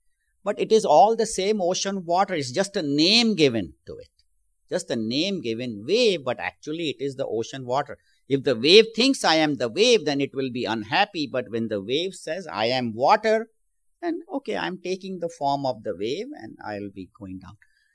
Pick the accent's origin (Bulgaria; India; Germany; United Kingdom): India; now in Bakersfield, United States; I entered my mother's womb and then I was born, and then I grew up in India, and then somehow my vastness must have brought me to the United States.